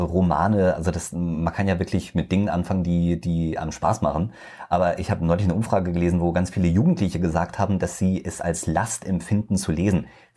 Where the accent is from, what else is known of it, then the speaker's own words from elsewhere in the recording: Hesse, Germany; bei uns in Hessen auf der Kerb. Also ich komme aus Hessen ursprünglich.